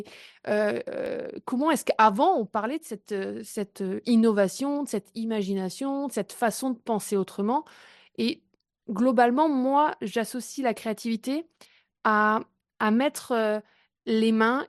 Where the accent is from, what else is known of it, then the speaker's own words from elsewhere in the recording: Brittany, France; Je vis à Brest. Je suis une Bretonne.